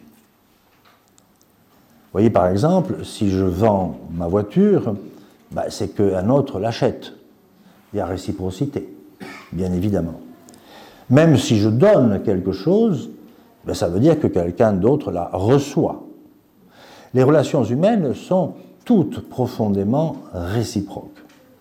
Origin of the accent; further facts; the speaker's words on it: Southern France, France; now in Switzerland; depuis 25 ans que je vis dans la Confédération helvétique, je suis un bon Français du sud de la France, rassurez-vous, j'ai ma bonne citoyenneté